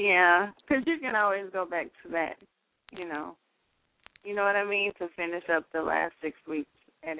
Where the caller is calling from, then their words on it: Tampa, Florida, United States; I'm calling from Tampa, Florida.